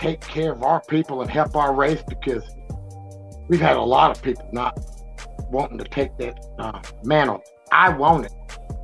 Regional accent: Goldsboro, North Carolina, United States; I came a long way from Goldsboro, North Carolina, sitting on the back porch.

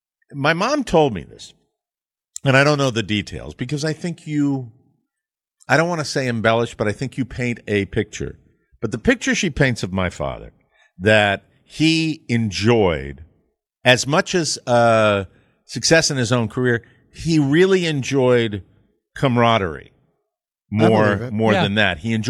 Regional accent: Glastonbury, Connecticut, United States; So he lived in my hometown, Glastonbury, Connecticut, 40 years. This is middle America, ladies and gentlemen. Same little small town for 40 years.

